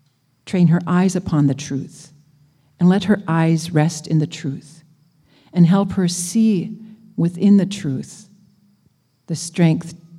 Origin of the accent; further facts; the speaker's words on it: Wahpeton, North Dakota, United States; And for me, because I grew up in Wahpeton, it's Wahpeton in the Red River Valley. I really didn't leave until I went to college.